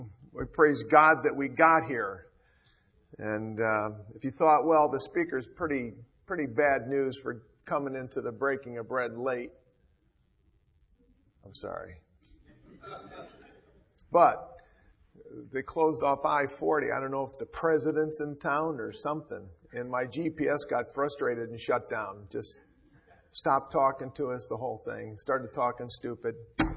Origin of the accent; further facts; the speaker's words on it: Armada, Michigan, United States; It's good to meet you. I've got a frog in my throat. And I'm from Michigan. I live in Michigan. Armada, Michigan.